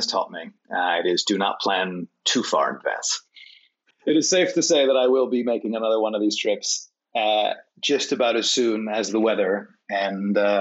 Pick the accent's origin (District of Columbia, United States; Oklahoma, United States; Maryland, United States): District of Columbia, United States; Washington; I mean, I'm from Washington, D.C., and I've done a lot of rides around there, shorter ones.